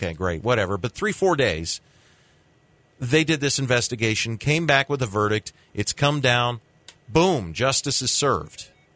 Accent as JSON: {"language": "English", "region": "Ohio", "country": "United States", "tie": "born or raised there", "said": "I grew up in Ohio. I went to Cincinnati Reds games all my life."}